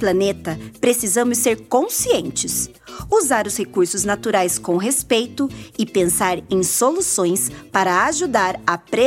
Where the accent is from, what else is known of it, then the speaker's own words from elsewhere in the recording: Brazil; Meu nome é árabe, mas eu sou brasileira e moro em Curitiba.